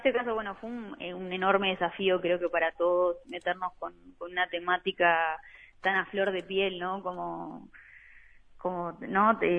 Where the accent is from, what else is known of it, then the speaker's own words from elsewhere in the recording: San José, Uruguay; now in Montevideo, Uruguay; yo que soy del interior, ¿no? Soy de San José.